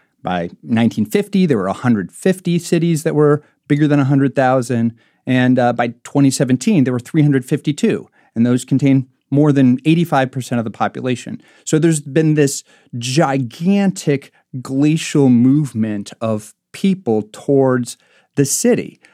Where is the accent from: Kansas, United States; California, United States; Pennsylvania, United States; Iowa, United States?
Iowa, United States; Marshalltown; I mentioned my hometown, Marshalltown, Iowa, which is right in the central part of Iowa, really agricultural region.